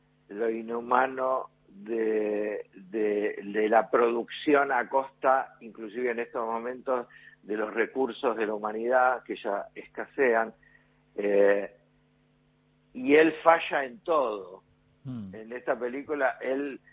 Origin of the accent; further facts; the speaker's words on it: Poland; Yo soy polaco también.